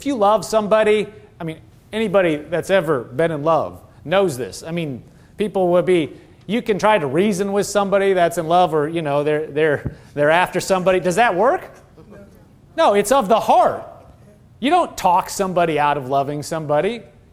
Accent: Nebraska, United States; I'm from Nebraska, but not everybody from Nebraska is a farmer. Just so you know. I came from the city.

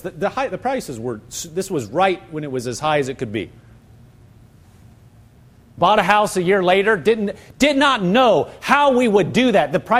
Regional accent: Nebraska, United States; now in Boston, United States; And I've lived here in Massachusetts. I would have never thought that. I grew up in Nebraska.

